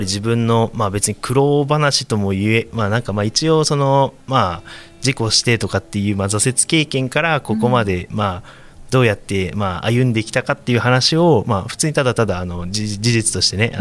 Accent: Itabashi, Tokyo, Japan; 自分の出身地 あの板橋区内の地元 あの中学校で、

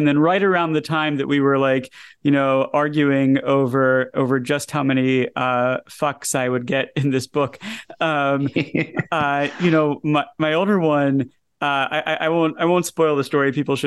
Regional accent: Atlanta, Georgia, United States; You know, I grew up in Atlanta and I am, you know, fiercely devoted to the team and love baseball.

